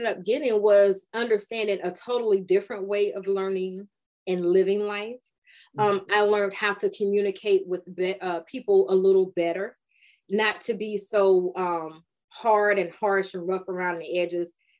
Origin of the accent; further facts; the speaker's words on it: Ohio, United States; but I was kind of raised in because I'm originally from Ohio.